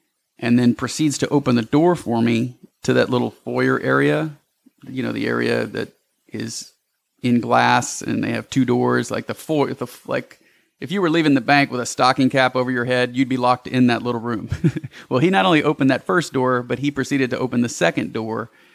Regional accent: New Orleans, Louisiana, United States; born there; I was born in New Orleans, and when I was a kid, it was very common to see on the 10 o'clock news people shooting each other over Jordans in the projects.

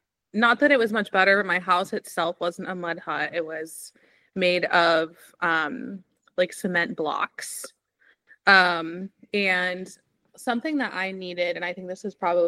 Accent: Oregon, United States; I'm from Oregon originally. I do not live there anymore

